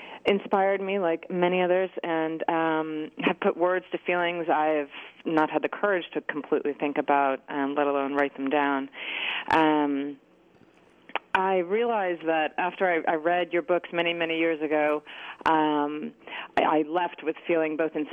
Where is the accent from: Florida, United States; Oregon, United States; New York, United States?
New York, United States; New York City; now in Durham, United States; living in a small city in Durham, and I grew up in New York City